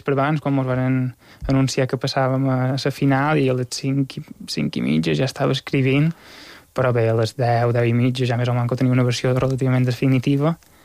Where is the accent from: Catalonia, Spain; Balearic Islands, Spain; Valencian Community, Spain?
Balearic Islands, Spain; Petra; Jo, com que som de Petra, triaré l'orgue de Petra